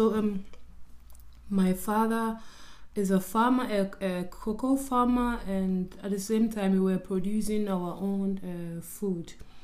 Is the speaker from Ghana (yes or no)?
yes; Ghana; I come from Ghana in a very small village.